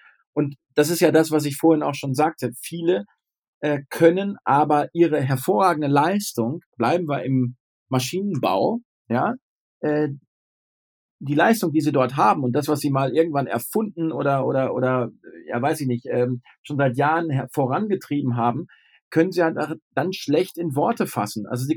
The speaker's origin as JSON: {"language": "German", "region": "North Rhine-Westphalia", "country": "Germany", "tie": "born there", "said": "Ja, ich bin gebürtig aus Ostwestfalen und da redet man gern Tacheles."}